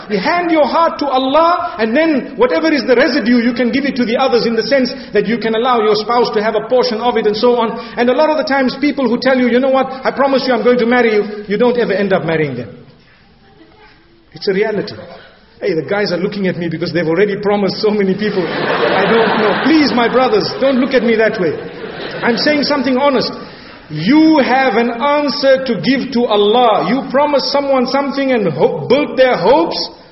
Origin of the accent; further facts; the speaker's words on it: Zimbabwe; Luckily, I come from Zimbabwe. One thing that grows there properly, avocados.